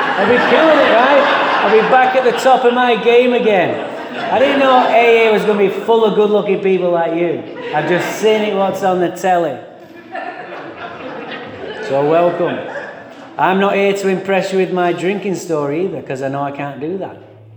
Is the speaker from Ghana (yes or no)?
no; England, United Kingdom; now in United States; I don't know if you know this, but I'm from England. I am not having a stroke or something. Okay? I was born in England.